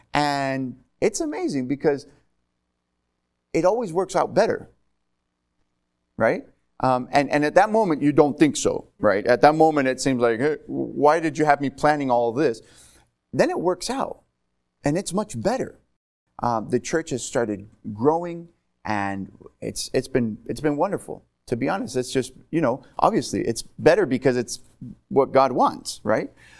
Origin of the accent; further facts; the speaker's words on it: Spain; my parents were missionaries in Spain for many, many years. And I grew up in Spain, right? So I've actually got dual citizenship.